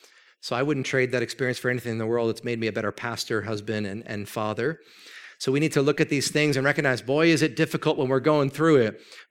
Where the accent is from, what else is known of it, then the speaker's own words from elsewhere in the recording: New Jersey, United States; I was born in New Jersey, right? I was raised on milk and rudeness, right?